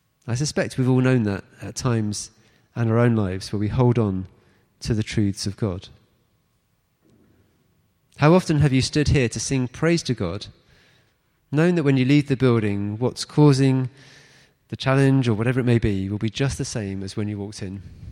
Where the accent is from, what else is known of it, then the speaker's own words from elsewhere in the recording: Barnet, London, United Kingdom; born there; I'm very nearly 50. I'm married. I was born in Barnet.